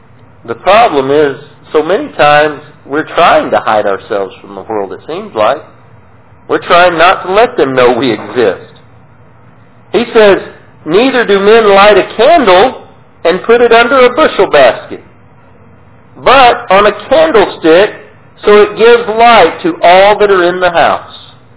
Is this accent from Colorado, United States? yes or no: yes; Colorado, United States; I know when I grew up in Colorado, we lived out on the plains.